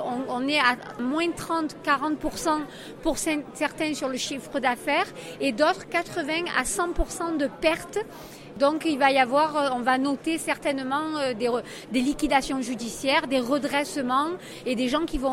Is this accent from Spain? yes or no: no; Marseille, Provence-Alpes-Côte d'Azur, France; qui nous a tous touchés d'abord en tant que Marseillais